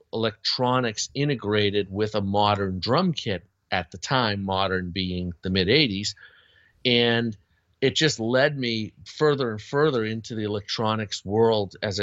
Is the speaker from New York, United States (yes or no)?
no; Boston, Massachusetts, United States; I grew up in the Boston area, and Gene was local, of course, to the area